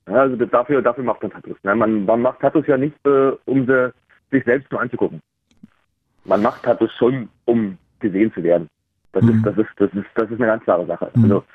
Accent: Senftenberg, Brandenburg, Germany; Also natürlich ist Senftenberg immer noch meine Heimatstadt

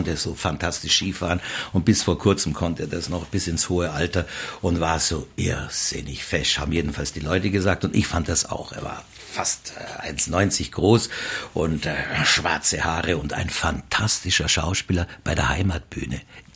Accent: Basel, Basel-Stadt, Switzerland; born there; Also mein Vater ist deutscher Staatsbürger, obwohl ich in Basel geboren bin. Und ich bin Österreicher, obwohl ich auch einen deutschen Pass habe.

